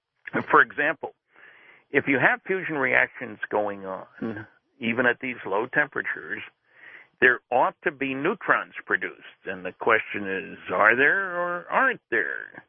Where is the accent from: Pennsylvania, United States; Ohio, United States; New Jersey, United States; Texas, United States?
New Jersey, United States; Linden; I grew up in Linden, New Jersey.